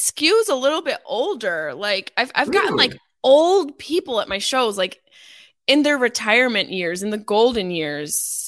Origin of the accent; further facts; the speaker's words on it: Syracuse, New York, United States; Yeah, it kind of reminds me of like where I grew up in Syracuse.